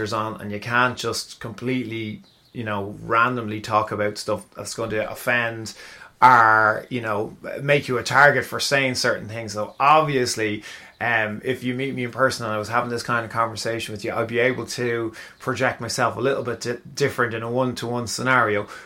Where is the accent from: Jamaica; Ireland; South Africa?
Ireland; So, of course, being Irish, I immediately went, hang on a second